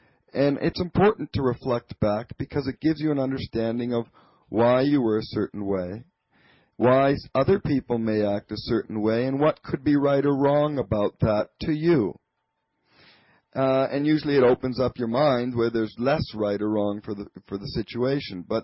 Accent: Canada; I grew up in Canada, a big farm, and with a very loving family.

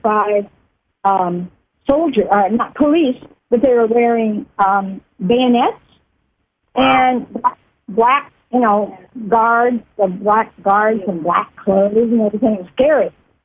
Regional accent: Laguna, United States; And see, I grew up in Laguna.

